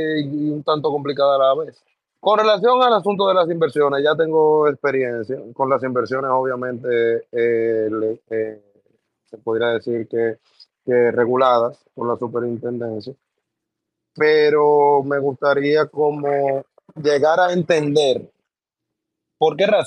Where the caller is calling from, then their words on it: Bajos de Haina, San Cristóbal, Dominican Republic; Ahora mismo desde el lugar de trabajo, Bajos de Haina